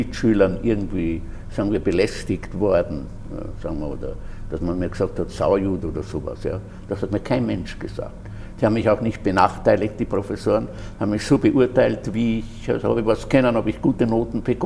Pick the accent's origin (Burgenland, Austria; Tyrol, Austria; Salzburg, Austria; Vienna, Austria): Salzburg, Austria; bin kein gesittetes Wiener Bürgerkind geworden, sondern ein Salzburger Fahrradwildling und Skiwildling. Ja. Ich bin aufgewachsen in Salzburg, meine ganze Schulzeit in Salzburg gemacht.